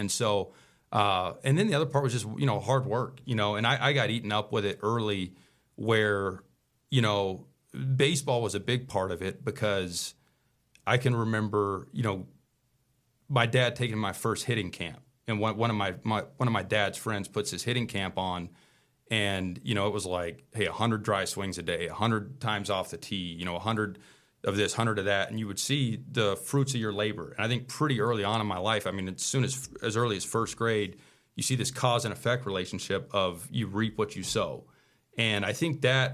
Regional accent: Georgia, United States; And so, yeah, I was born and raised in Georgia

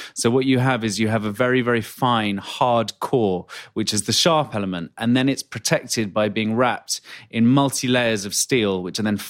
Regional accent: London, United Kingdom; I grew up in London

